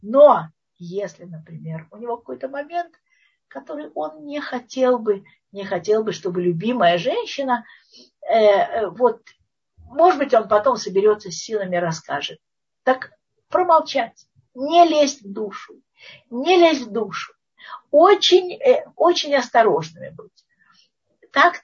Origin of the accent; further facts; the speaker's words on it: Russia; accent: Russian; Russian is a second language; она слышит мой акцент русский, я уже говорила, такой кондовый такой, как у Щеранского, еще хуже.